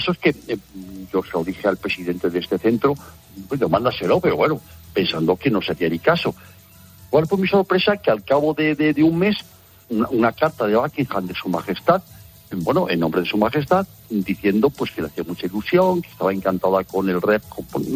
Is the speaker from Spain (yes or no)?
yes; Spain; yo soy un español más, y la verdad es que mi inglés es fatal